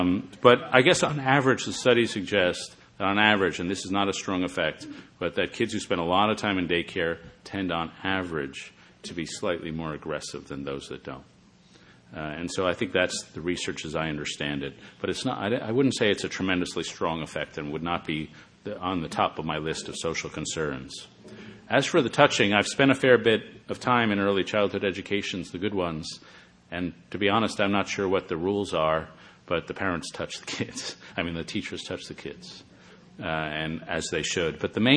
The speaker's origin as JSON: {"language": "English", "town": "Radnor", "region": "Pennsylvania", "country": "United States", "tie": "born or raised there", "said": "What I grew up with in Radnor is what she calls concerted cultivation, where the kids are driven around and prepared for adulthood."}